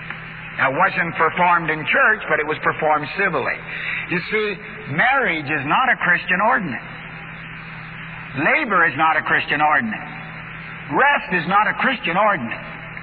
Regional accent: Canada; I'm a Canadian, I'm a Scotch-Canadian.

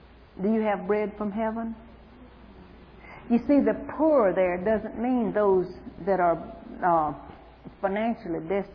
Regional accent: Arkansas, United States; born there; I was born in Arkansas. How about y'all?

